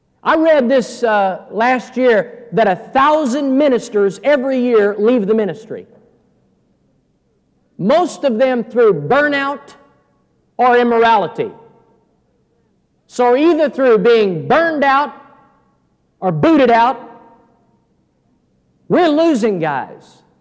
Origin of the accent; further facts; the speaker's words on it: Fairbanks, Alaska, United States; When I grew up, I'm from Fairbanks, Alaska, and my father is in the auction business